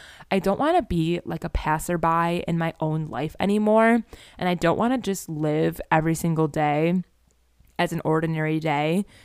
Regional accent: Buffalo, New York, United States; She lives where I live, Buffalo, and it's so cool to see someone in my hometown doing YouTube videos, because if you know Buffalo, it's not like the most exciting place.

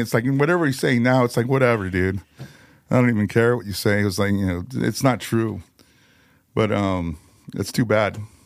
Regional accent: Chicago, Illinois, United States; born there; I was born in Chicago.

